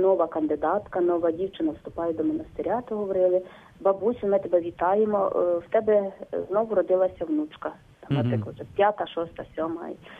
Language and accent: Ukrainian; Zinkiv, Poltava Oblast, Ukraine; тому що я походжу з Зіньківця.